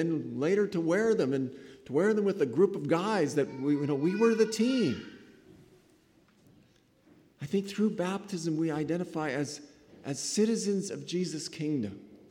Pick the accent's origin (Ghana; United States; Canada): Canada; I am Canadian. I want to say even a lot more than that. I am a Christian.